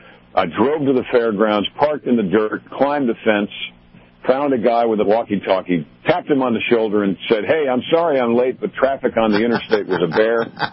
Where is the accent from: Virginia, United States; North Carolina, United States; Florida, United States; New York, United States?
New York, United States; I was 18 from New York State